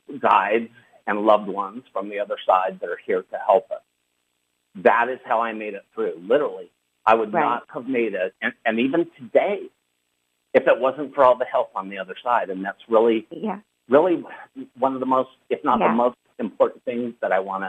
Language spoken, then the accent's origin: English; Utah, United States; also born or lived in Big Bear Lake; and I used to have a house at 9,500 feet in Big Bear Lake, and I'm from Utah.